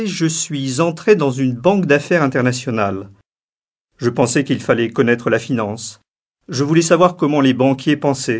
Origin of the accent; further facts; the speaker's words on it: Neuilly-sur-Seine, Île-de-France, France; also born or lived in Paris; Je suis né à Paris, dans le 17e arrondissement, et j'ai été élevé à Neuilly. J'ai fait mes études à Sainte-Croix. Et puis, à 17 ans et demi, je suis parti.